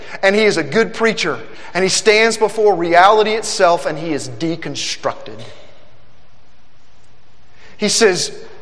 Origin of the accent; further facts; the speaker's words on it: Little Rock, Arkansas, United States; also born or lived in Nashville, Tennessee; I was living in Nashville, Tennessee. I was raised in Little Rock and I wanted to be a musician.